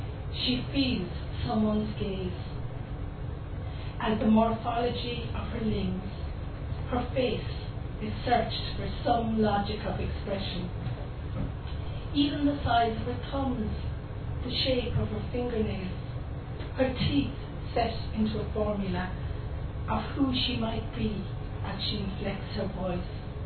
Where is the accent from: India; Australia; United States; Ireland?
Ireland; Mayo, Connacht; moved away; The next poem is about Mayo, where I was brought up, and I still say I'm from Mayo, even though I've gone from it a long time ago.